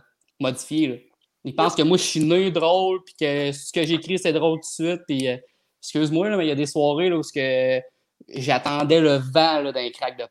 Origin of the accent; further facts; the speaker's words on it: Trois-Rivières, Quebec, Canada; Moi, je viens de Trois-Rivières